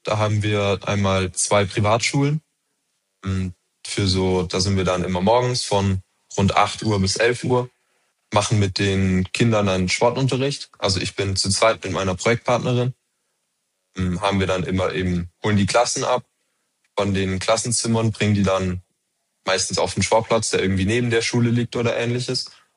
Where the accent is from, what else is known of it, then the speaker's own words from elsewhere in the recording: Germany; moved away; Ich habe 13, 14 Jahre lang in Deutschland Fußball gespielt, in meiner Heimatstadt.